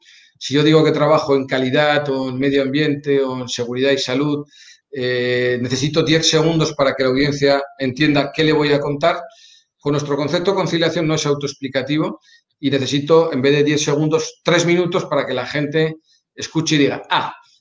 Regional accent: Spain; yo como español europeo pues tenía una serie de clichés que he ido abandonando

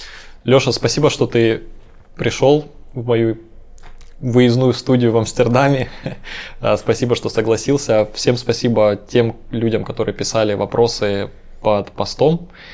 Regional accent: Siberia, Russia; Просто я из Сибири.

